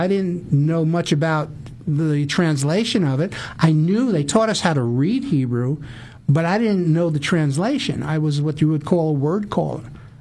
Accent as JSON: {"language": "English", "town": "Bronx", "region": "New York", "country": "United States", "tie": "born or raised there", "said": "Growing up in the Bronx was quite pleasant and peaceful. I lived in a diverse neighborhood. There were Italians, Irish, Chinese, Japanese, Puerto Rican, African Americans. New York is an international city, and the neighborhoods aren't much different than that."}